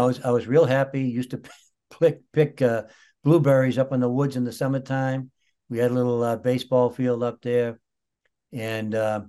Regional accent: Woburn, Massachusetts, United States; Well, I grew up in a town or a city called Woburn, W-O-B-U-R-N, and it's about 10 miles slightly northwest of the city of Boston.

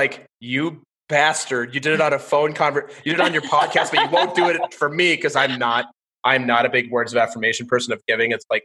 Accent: Minnesota, United States; now in New York, United States; I'm from Minnesota originally. So I grew up in the suburbs. So I grew up around trees and lots of parks and things, and it's fine. But then I've been in New York it'll be 15 years here in March.

